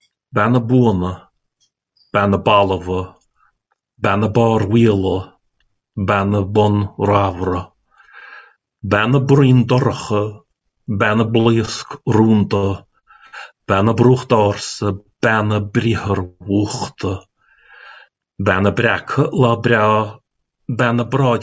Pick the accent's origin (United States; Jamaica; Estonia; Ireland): Ireland; Galway, Connacht; And I was brought up in Galway